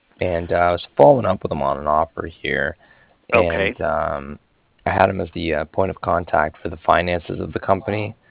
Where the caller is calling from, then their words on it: Cardiff, Wales, United Kingdom; I was calling from Cardiff